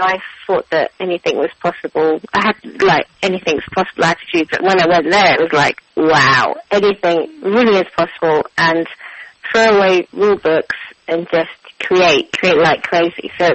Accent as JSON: {"language": "English", "region": "London", "country": "United Kingdom", "tie": "born or raised there", "said": "Yeah, so I grew up in London, but my dad, well, he came over from Cyprus. He's from the Tudos Mountains."}